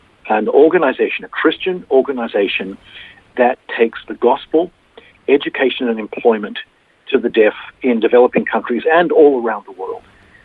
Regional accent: Sydney, New South Wales, Australia; also born or lived in Japan; I'm born and raised in Sydney, but I moved with my wife. My wife's Japanese. We moved to Japan and lived there for 25 years

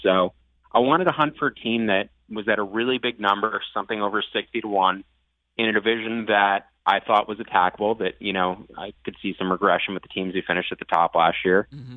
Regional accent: New York, United States; I'm a New Yorker myself

